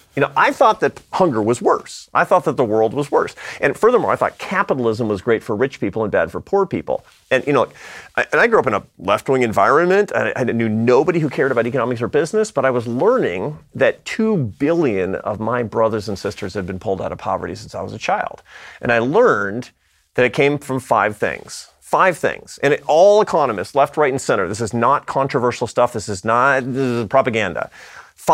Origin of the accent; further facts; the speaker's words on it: Seattle, Washington, United States; I mean, I used to be a musician and a college professor, and I come from Seattle, Washington, for Pete's sake.